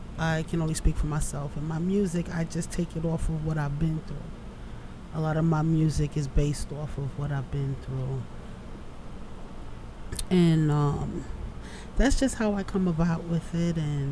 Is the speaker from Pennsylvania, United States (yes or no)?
no; Long Beach, New York, United States; also born or lived in Brooklyn; But I was also raised in Long Beach, New York.